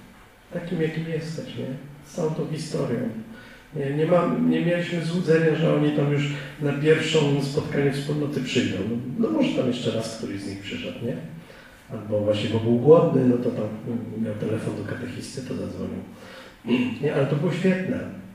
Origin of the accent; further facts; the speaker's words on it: Gdańsk, Pomeranian Voivodeship, Poland; tu jestem u brata, że w ogóle jestem z Gdańska